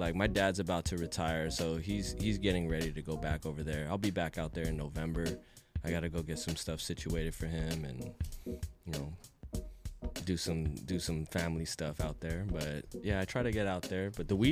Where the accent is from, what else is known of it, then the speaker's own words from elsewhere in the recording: Thailand; I'm from Thailand.